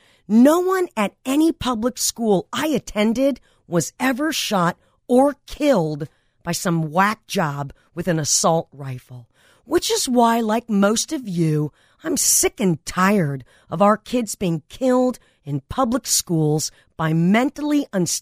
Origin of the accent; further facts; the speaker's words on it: Granada Hills, California, United States; when I was a free-spirited tomboy growing up on Goya Street in Granada Hills, decades before becoming the tax lady and owner of the largest business of its kind in the country, I went to some of the best public schools in all of California